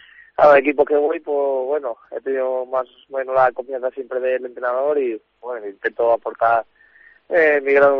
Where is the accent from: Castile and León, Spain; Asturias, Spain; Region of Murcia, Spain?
Castile and León, Spain; Salamanca; Sí, sí, todavía estoy aquí en mi tierra.